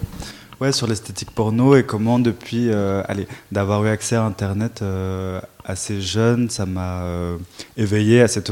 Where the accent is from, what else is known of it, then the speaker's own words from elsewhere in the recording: Brussels, Brussels-Capital Region, Belgium; je suis bruxellois